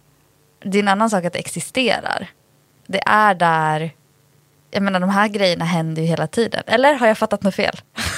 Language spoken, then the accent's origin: Swedish; Dalarna County, Sweden; Jag är ändå uppvuxen i Dalarna